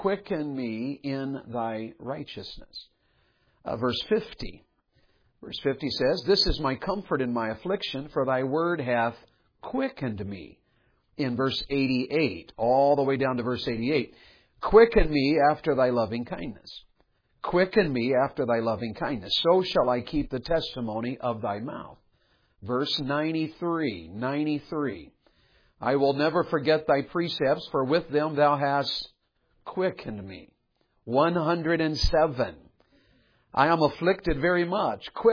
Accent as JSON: {"language": "English", "region": "Tennessee", "country": "United States", "tie": "born or raised there", "said": "I was raised in Tennessee, and my dad got saved when I was in kindergarten."}